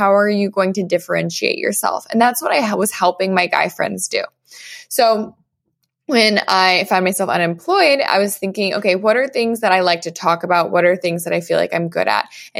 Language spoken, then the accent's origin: English; Arizona, United States; moved away as an adult; now in New York City, United States; So I grew up in Arizona and I went to the University of Arizona. After college, I moved to New York City, where I started working in the travel industry.